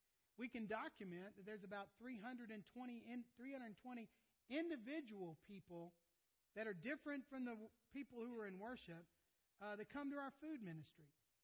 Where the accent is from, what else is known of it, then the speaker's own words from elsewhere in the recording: New Orleans, Louisiana, United States; also born or lived in Houston; I said I was born in Houston, but I moved to New Orleans in sixth grade, and I haven't been out of South Louisiana since.